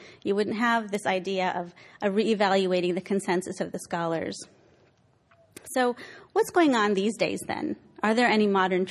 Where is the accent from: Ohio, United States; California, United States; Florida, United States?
California, United States; certainly grew up, you know, in Southern California feeling no conflict between being Muslim and being American.